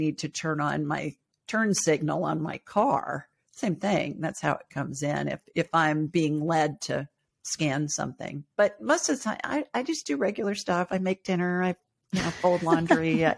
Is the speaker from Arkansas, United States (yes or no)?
no; Ohio, United States; also born or lived in Los Angeles; I grew up in Ohio and lived in LA for a long time.